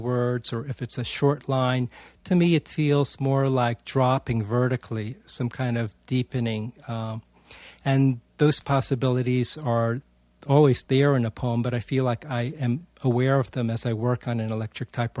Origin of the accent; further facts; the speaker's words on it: China; English is a second language; when I was a teenager growing up in China, the one thing I wanted to do was to become a poet.